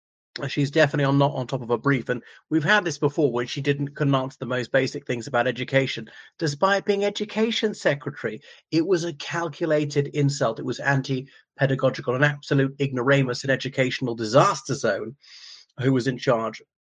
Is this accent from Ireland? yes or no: yes; Ireland; from Ireland, thanks for coming back to my channel.